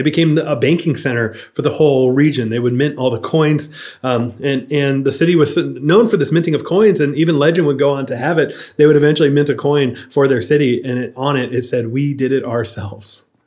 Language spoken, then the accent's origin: English; Florida, United States; Like growing up in Florida in general, water is always kind of terrible, but this was multiplied by having this hard sort of well water.